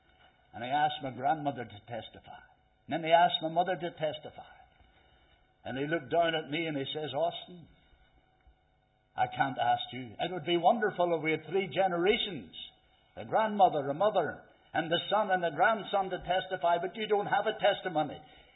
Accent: Dromara, Northern Ireland, United Kingdom; I was brought up in the Reformed Presbyterian Church in Drumara.

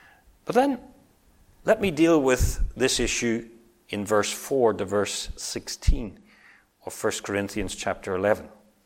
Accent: Northern Ireland, United Kingdom; the church that I grew up in Northern Ireland

